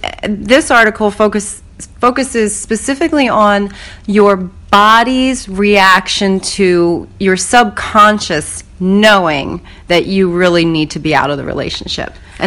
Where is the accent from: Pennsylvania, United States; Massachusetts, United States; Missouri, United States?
Pennsylvania, United States; accent: Delaware County; Because I try to rid the Delaware County from my voice.